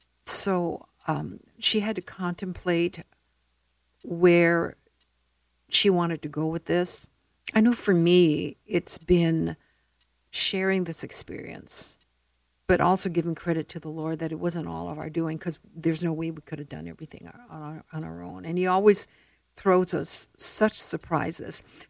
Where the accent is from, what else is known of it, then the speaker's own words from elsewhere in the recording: Honolulu, Hawaii, United States; Grew up in Honolulu. I went to Sacred Hearts Academy for 13 years.